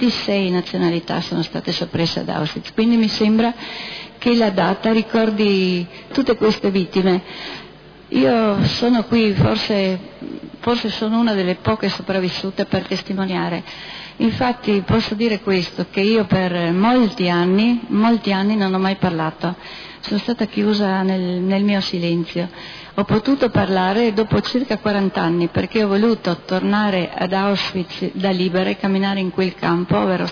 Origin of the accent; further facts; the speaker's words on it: Trieste, Friuli-Venezia Giulia, Italy; vengo da Trieste.